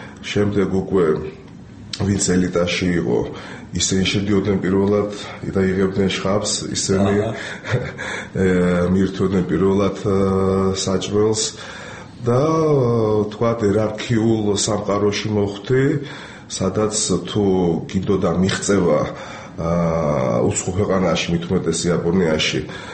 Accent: Sukhumi, Abkhazia, Georgia; moved away; also born or lived in Tbilisi; დიახ, მე ეს სოხუმელი ვარ წარმოშობით. ეს ტრაგედია რომ მოხდა აფხაზეთის ზურთან დაკავშირებით, მაშინ გადმოვიდა ჩემი ოჯახი თბილისში

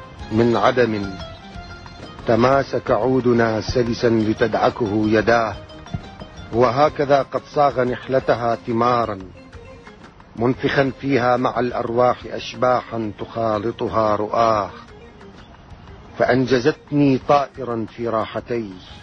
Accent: Baghdad, Baghdad Governorate, Iraq; born there; ولدت في بغداد عام 1964، عمري الأدبي 28 سنة، شاعر ومسرحي وطالب علوم دينية،

